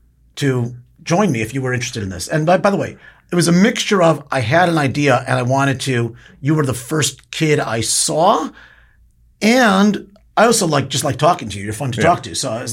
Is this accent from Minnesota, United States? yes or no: no; Chicago, Illinois, United States; I grew up in Chicago, went to day school, Hillel Torah, North Suburban Day School in Skokie, Illinois.